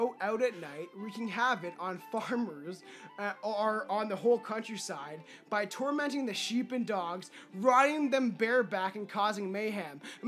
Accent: Canada; I am Canadian and I fucking hate hockey.

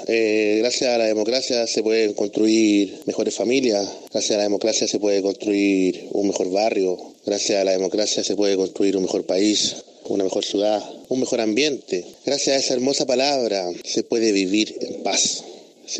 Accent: Chile; pero también como chilenos hemos visto por las redes sociales

